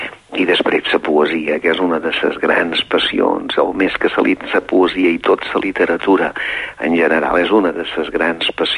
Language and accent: Catalan; Balearic Islands, Spain; Jo som un mallorquí d'acord també.